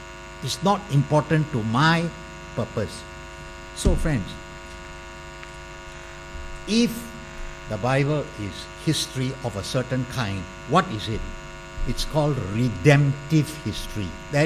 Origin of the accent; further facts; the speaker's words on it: Tai Seng, Singapore; I'm interested. I grew up in Tai Seng.